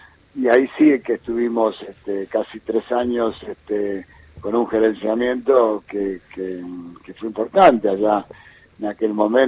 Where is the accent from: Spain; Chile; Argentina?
Argentina; uno como hincha, como argentino